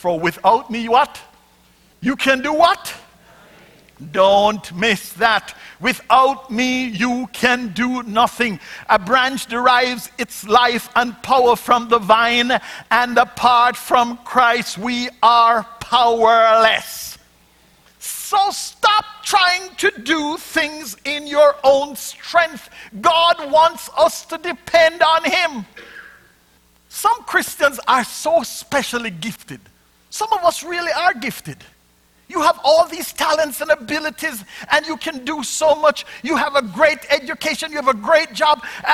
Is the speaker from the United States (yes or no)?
no; Jamaica; But guess what? Being Jamaican, you've met a few of us and you know we're crazy.